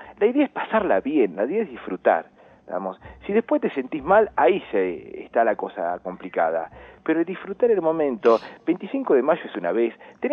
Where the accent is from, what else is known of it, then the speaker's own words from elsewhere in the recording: Pergamino, Buenos Aires Province, Argentina; born there; now in Junín de los Andes, Argentina; en donde yo nací no se come mucho locro. En Pergamino, provincia de Buenos Aires, no es más de la empanada, más del asado, ¿vieron? Bien pampa, es más carne, asado el 25.